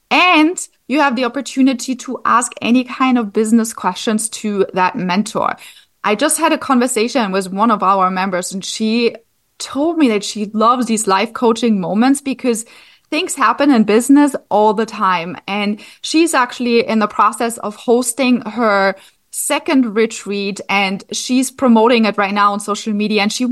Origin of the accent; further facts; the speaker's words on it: Germany; now in United States; I'm actually from Germany. I do live in South Florida now